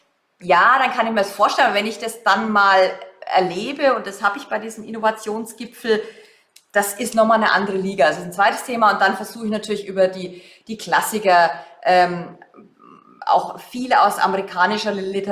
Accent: Germany; da tun wir uns als Deutsche übrigens auch schwer

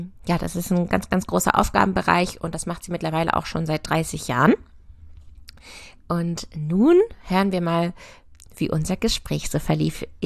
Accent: Lower Saxony, Germany; also born or lived in Göttingen / Berlin; ich komme aus der Nähe von Hannover, bin auch ein Hannover-Fan, um das mal an dieser Stelle hier zu sagen. Schöne Stadt. Bin auf dem Land aufgewachsen, auf einem landwirtschaftlichen Betrieb

